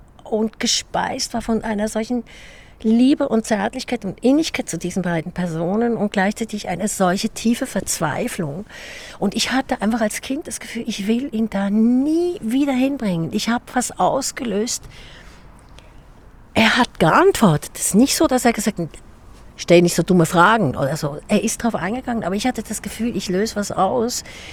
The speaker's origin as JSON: {"language": "German", "region": "Lucerne", "country": "Switzerland", "tie": "born or raised there", "said": "ich bin in Luzern groß geworden, in einem Disneyland. Ja? Pilatus, Rigi, Vierwaldstätter See. Keine zerbombten Häuser in den 50er Jahren."}